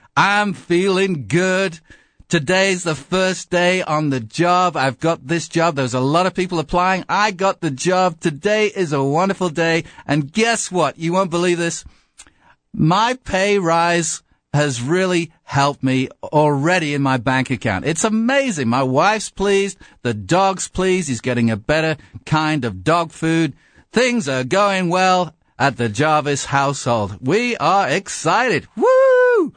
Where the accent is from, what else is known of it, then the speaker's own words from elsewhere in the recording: England, United Kingdom; accent: English; now in United States; I've been here for 21 years, and so I'm doing pretty good with my English accent according to Americans, but English people think, nah, that's not the real thing anymore.